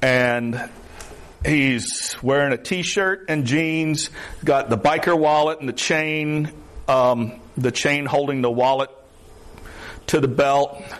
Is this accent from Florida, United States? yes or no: yes; Florida, United States; I'm from the South. Y'all might have picked that up. I don't have a lot of social graces. I did grow up in the Everglades.